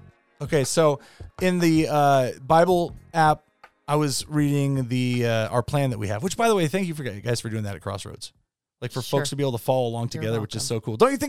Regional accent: Federal Way, Washington, United States; But that's the weird part, going back to where my hometown was, which is Federal Way, which is a small suburb, and then seeing all the changes.

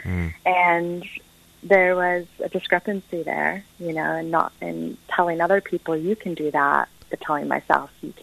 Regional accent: Wellington, New Zealand; also born or lived in United States; I was born in the States, but I grew up in Wellington.

